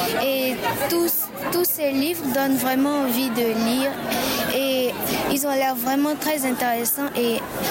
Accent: Benin; moved away as an adult; now in Montreal, Canada; Je viens du Bénin.

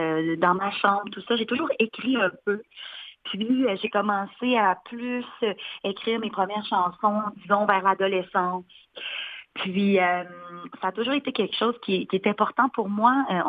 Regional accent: Quebec City, Quebec, Canada; now in Montreal, Canada; Le fait que j'ai déménagé à Montréal, moi je viens de Québec

